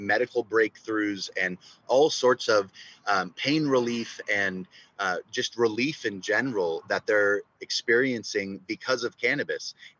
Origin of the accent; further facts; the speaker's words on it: New York, United States; born there; so I'm Middle Eastern. I was born in New York, but both my parents are, my biological parents are Jordanian and from the Middle East.